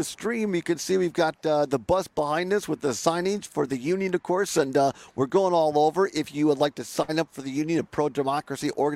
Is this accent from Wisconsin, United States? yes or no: yes; Richland Center, Wisconsin, United States; I grew up in Richland Center, our home station there, WRCO, WRCE.